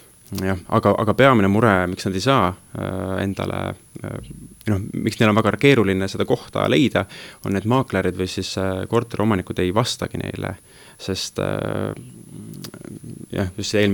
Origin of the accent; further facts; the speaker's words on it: Tartu, Tartu County, Estonia; Tervist, mina olen tegelikult tartlane.